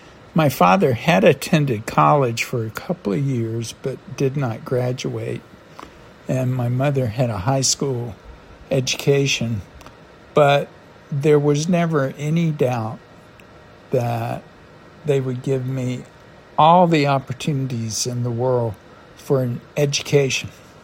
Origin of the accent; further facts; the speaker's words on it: North Carolina, United States; born there; I was born in Eastern North Carolina in the coastal plain. For those of you who don't know that part of the country, it's a dry, sandy, flat area that's well known for farming.